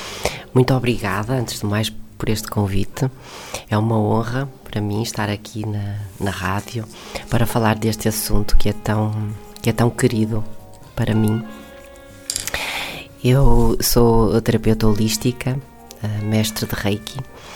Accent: Porto, Norte, Portugal; also born or lived in Switzerland; now in Viana do Castelo, Portugal; Eu vivi muitos anos na Suíça e, portanto, quando decidi voltar para Portugal, para a minha terra, eu escolhi, sou do Porto, originalmente.

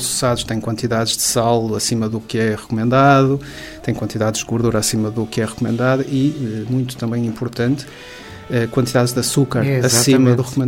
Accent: Norte, Portugal; dentro de Portugal vivemos no Minho, que é um sítio de boa comida, de boa bebida. Eu também sou minhoto

